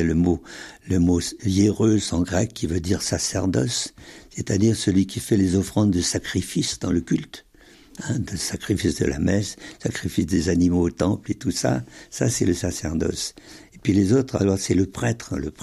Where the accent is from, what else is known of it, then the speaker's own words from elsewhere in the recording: Brittany, France; Je suis, jusque dans le plus profond des tripes, je suis Breton et surtout Finistérien.